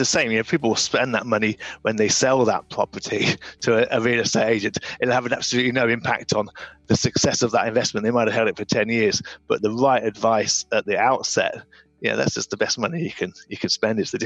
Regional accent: England, United Kingdom; born there; I'm lucky that I was born in England as opposed to other parts of the world

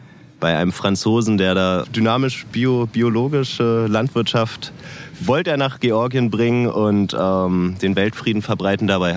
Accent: Berlin, Germany; Bauernhofarbeit, körperliche Arbeit, das kenne ich jetzt ja als Berliner nicht so.

